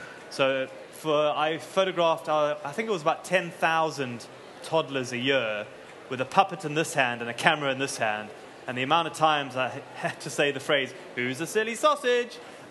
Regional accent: Zimbabwe; I grew up on the Zambezi River in Zimbabwe.

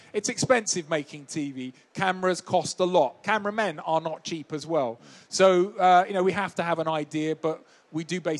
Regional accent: London, United Kingdom; I was a kid from London

